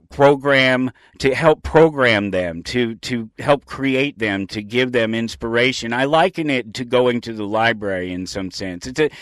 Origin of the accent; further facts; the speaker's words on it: Denver, Colorado, United States; My grandmother took me. I grew up in Denver. I went to the Natural History Museum there.